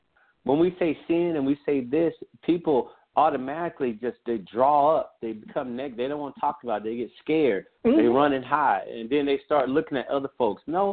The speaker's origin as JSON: {"language": "English", "region": "the South", "country": "United States", "said": "You know, I'm from the South in the Bible Belt."}